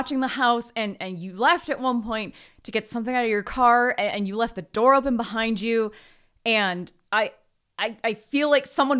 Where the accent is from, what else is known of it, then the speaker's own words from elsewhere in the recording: United States; Dude, I'm too American to know what type of building this is.